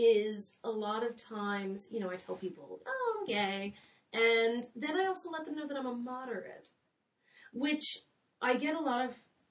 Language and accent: English; Delaware, United States; Like, Mike Castle from my home state of Delaware